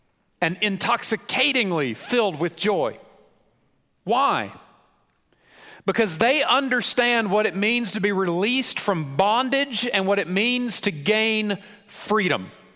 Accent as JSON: {"language": "English", "region": "South Carolina", "country": "United States", "tie": "born or raised there", "said": "I grew up in South Carolina. We were 49th in education."}